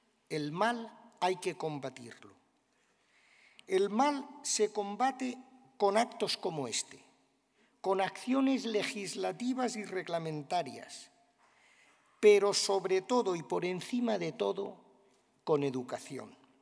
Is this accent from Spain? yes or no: yes; Spain; Como españoles judíos, estamos complacidos por el papel de nuestro país en esta alianza.